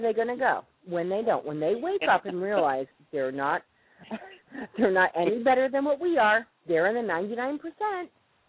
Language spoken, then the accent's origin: English; Connecticut, United States; Okay, so you grew up down here. I grew up in Connecticut.